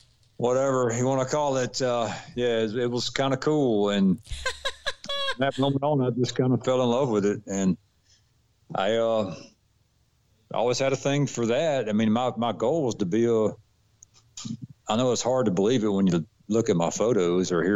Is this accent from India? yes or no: no; Forest Park, Georgia, United States; We lived on the south side of Atlanta, which Clayton County. You know, it's not known as one of the best areas, I guess. But Forest Park is where I was at, and then we moved out west of Atlanta